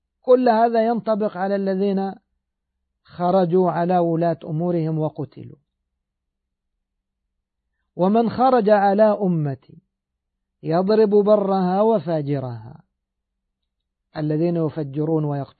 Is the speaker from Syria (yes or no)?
no; Egypt; لما نزلنا بلادنا مصر